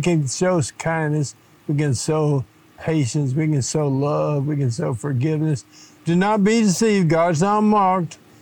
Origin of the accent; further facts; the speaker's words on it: Georgia, United States; Well, I'm from Georgia. We don't have any snow. We don't have any mountains.